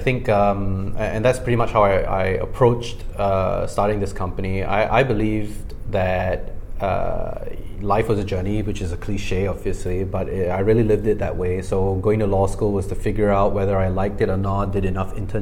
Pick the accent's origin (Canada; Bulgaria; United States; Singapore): Singapore; also born or lived in United Kingdom; I'm from Singapore.